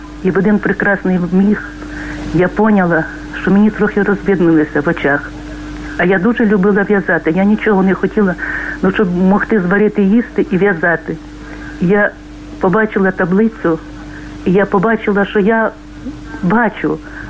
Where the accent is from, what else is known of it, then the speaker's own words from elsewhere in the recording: Khmelnytskyi Oblast, Ukraine; born there; я народилась на Хмельниччині, їздила ж в Гречани в костьол.